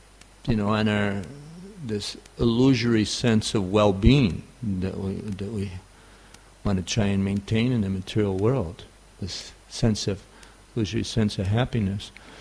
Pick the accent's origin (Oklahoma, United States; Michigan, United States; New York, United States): New York, United States; accent: New York; So forgive my New York accent. I'm sorry. You can't imagine the level of bewilderment that takes place because I don't speak Indian English in India.